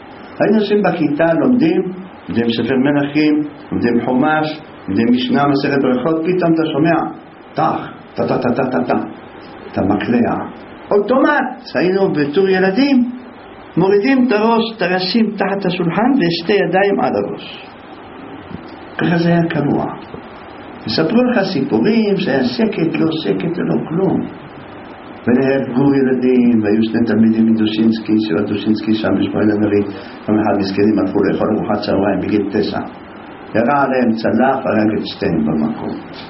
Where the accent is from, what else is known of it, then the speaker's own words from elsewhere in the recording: Jerusalem, Jerusalem District, Israel; אבל גדלנו בירושלים, אנחנו גדלנו